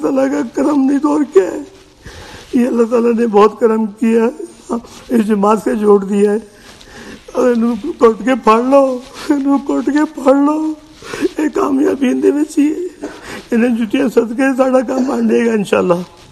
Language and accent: Urdu; Karachi, Sindh, Pakistan; میں کراچی سے ہوں جی.